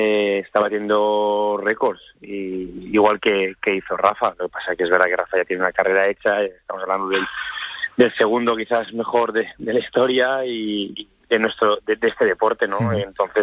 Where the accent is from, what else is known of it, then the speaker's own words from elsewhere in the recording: Spain; yo creo que es un tema también de cómo somos los españoles, de competitivos, vaya.